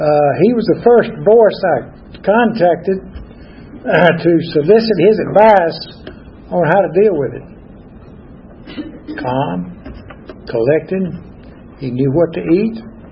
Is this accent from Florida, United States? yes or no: no; Winder, Georgia, United States; born there; I was born in Winder, down in Barrett County. Remember Winder? Back in 1938.